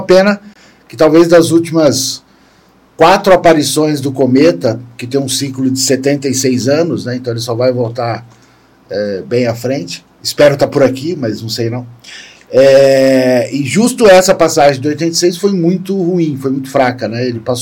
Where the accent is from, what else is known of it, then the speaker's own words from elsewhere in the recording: Santo André, São Paulo, Brazil; also born or lived in São Roque; now in Sorocaba, Brazil; Meus pais, nós somos de Santo André, mas eu tinha vindo para São Roque e morava em São Roque, estudava em Sorocaba.